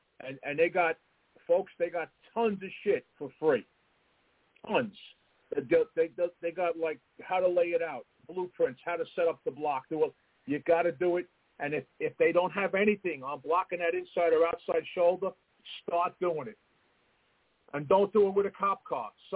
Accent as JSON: {"language": "English", "region": "New Jersey", "country": "United States", "said": "listen, I'm a chief from New Jersey. I was still in Jersey time."}